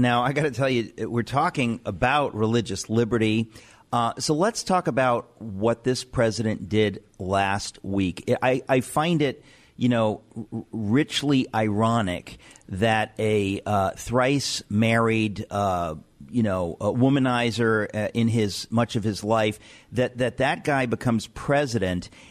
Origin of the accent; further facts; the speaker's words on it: New York, United States; because I'm a New Yorker.